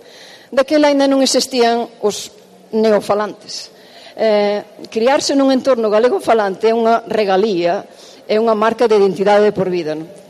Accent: Bretoña, Galicia, Spain; born there; eu nacín en Bretoña, no Concello da Pastoriza, na Terra Chá, nun lugar o que agora lle chaman o rural. Non nacín en Lugo por circunstancias do azar, simplemente.

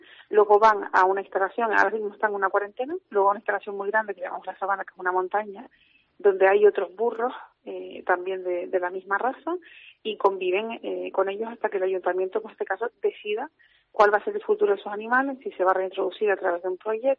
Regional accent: Canary Islands, Spain; de sentimientos que tengamos, ¿no?, como canarios o como isleños

